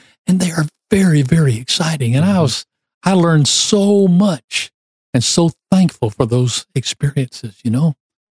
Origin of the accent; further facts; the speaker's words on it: Mobile, Alabama, United States; Because I'm from Mobile, Alabama. I grew up in a great church.